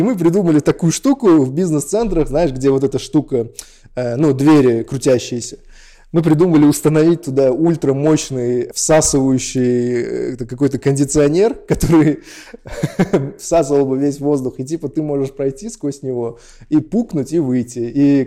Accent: Tashkent, Uzbekistan; now in Moscow, Russia; Еще накладывалось то, что я из Ташкента, я единственный узбек. Я вообще же переехал в Москву впервые для своей жизни.

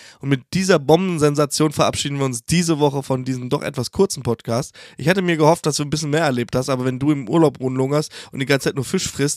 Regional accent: Hannover, Lower Saxony, Germany; aber ich komme ja aus Hannover und bin Hannoveraner

